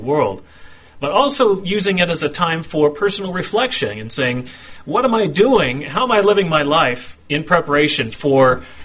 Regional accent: Oregon, United States; So a lot of people say, well, where'd you grow up? I say, oh, Eastern Oregon. They say, oh, Bend. I'm like, no, that's Central Oregon.

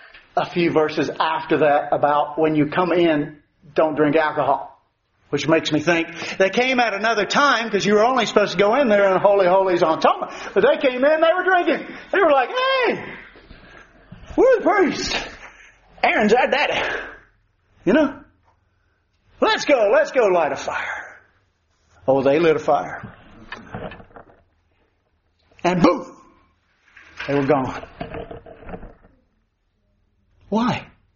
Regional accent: Milton, Tennessee, United States; You know, when I was growing up in Milton, Tennessee, we used to have Albert Rhodes.

